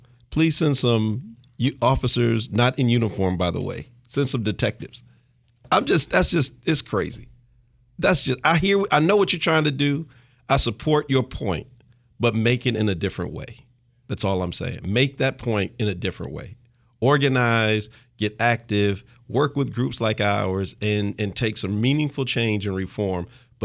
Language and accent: English; Oakland, California, United States; And I'm from Oakland.